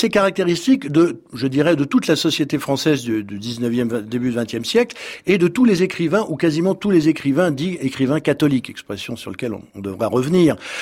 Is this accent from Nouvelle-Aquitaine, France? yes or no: no; Blois, Centre-Val de Loire, France; je suis bloisien, je suis lecteur de Blois depuis presque plus de trentaine d'années